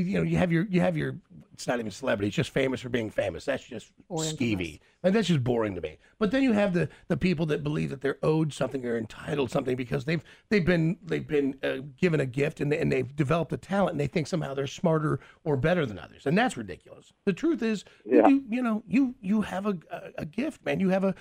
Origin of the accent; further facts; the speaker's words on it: Kansas City, United States; it's funny, man, because they know, obviously, we're both from Kansas City.